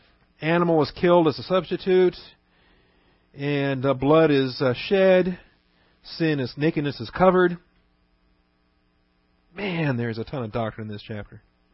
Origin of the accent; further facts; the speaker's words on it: Washington, United States; But I grew up in Washington State, so I love apples.